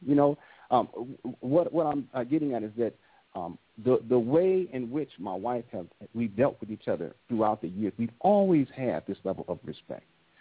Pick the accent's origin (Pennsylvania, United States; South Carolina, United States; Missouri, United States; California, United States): California, United States; San Diego; I remember one time, I'm from San Diego